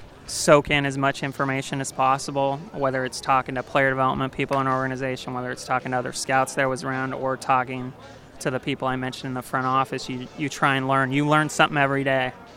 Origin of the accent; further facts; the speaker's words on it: California, United States; I definitely consider myself fortunate being a local kid growing up in the East Bay. I went to Santa Clara. So went to school in the Bay Area